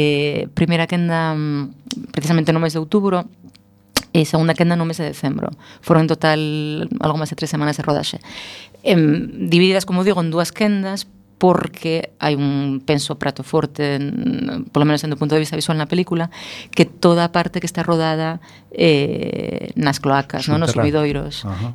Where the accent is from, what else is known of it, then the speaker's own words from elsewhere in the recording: Gijón, Asturias, Spain; now in A Coruña, Spain; antes de nada teño que decir que eu son de Gijón